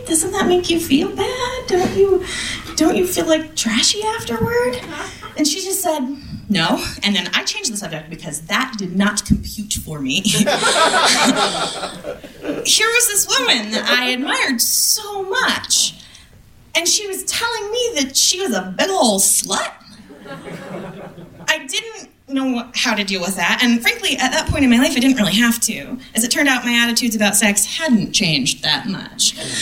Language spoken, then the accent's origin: English; Midwest, United States; So, I grew up in the Midwest. Good church-going family.